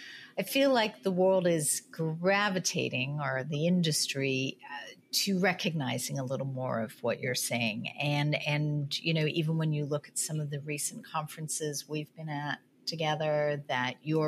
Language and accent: English; Australia; I come from Australia, and Australia, you know, it's all about living life, not working.